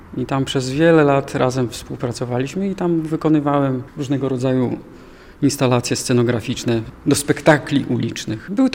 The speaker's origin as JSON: {"language": "Polish", "town": "Hajnówka", "region": "Podlaskie Voivodeship", "country": "Poland", "also_born_or_lived": "Supraśl / Poznań", "lives_now": "Łódź, Poland", "said": "zatoczyłem koło, bo ja pochodzę z Hajnówki."}